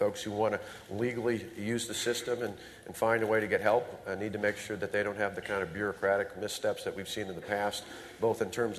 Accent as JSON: {"language": "English", "town": "Plainfield", "region": "Iowa", "country": "United States", "tie": "born or raised there", "also_born_or_lived": "Colorado Springs", "said": "In 1970, my family moved. I was born in Colorado Springs. My dad was a preacher there, but his first big church, well, not big church, but his first full church was in Plainfield, which is just north of Waverly"}